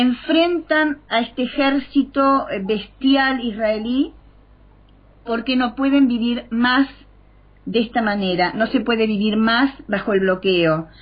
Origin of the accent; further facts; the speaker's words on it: Argentina; esta es la parte que nos toca a nosotros como argentinos